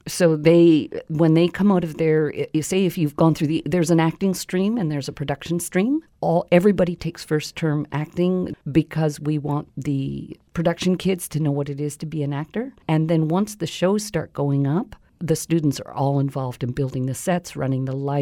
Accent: Vancouver, British Columbia, Canada; I grew up in Lower Point Grey when it was still a working class hood and not the wealthy hood.

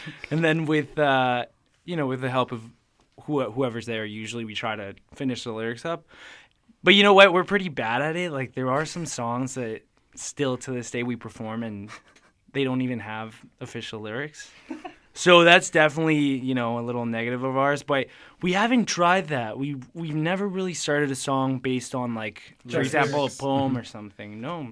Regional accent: Mexico; also born or lived in Quebec, Canada; I mean, we were born in Quebec, but then we grew up in Mexico.

